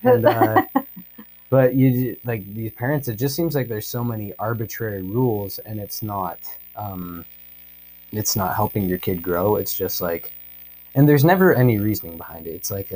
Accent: Utah, United States; a lot of my friends growing up in Utah, where everyone's a member of the Church of Jesus Christ of Latter-day Saints, you know.

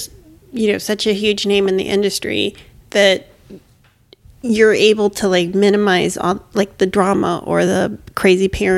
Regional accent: Hialeah, Florida, United States; I was raised in Florida in Hialeah.

